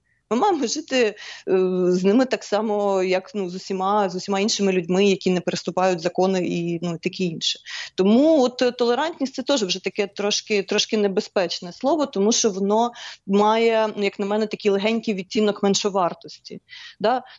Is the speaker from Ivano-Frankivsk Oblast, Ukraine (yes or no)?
no; Kryvyi Rih, Dnipropetrovsk Oblast, Ukraine; Я з Кривого Рогу.